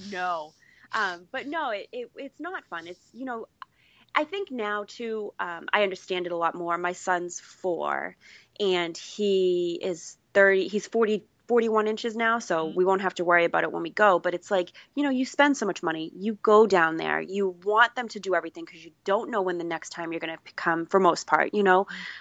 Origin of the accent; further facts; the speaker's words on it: Massachusetts, United States; He's from California and I was from Massachusetts.